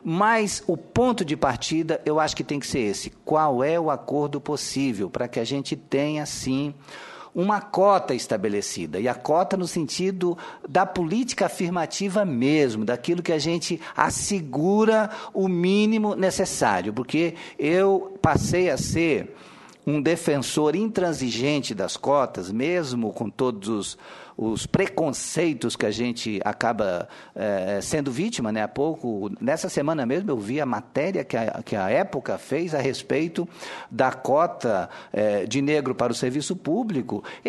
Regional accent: Acre, Brazil; tinha vergonha de dizer que era do Acre.

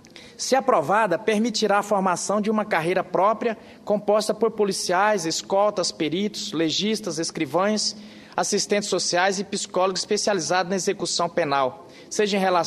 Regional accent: Caicó, Rio Grande do Norte, Brazil; born there; em Caicó, onde eu nasci, senhor presidente

